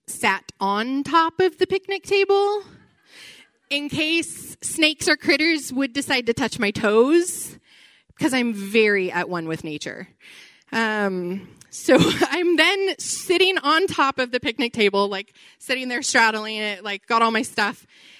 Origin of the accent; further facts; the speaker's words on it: Washington, United States; I grew up in Washington.